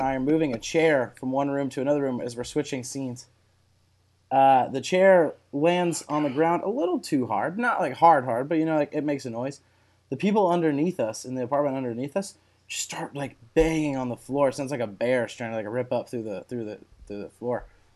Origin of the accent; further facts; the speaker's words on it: Atlanta, Georgia, United States; from Atlanta, Georgia.